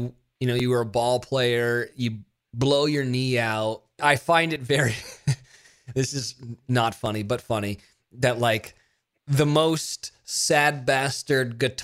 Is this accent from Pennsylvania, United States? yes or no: no; California, United States; also born or lived in Nashville; I grew up in California. Then I went to school in Mississippi for radio.